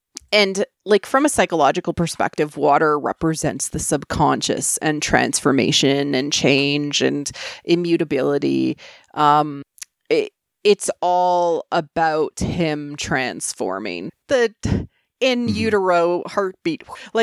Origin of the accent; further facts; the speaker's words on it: Canada; 300 miles is a really I'm from Canada, we're in meters, I don't know miles.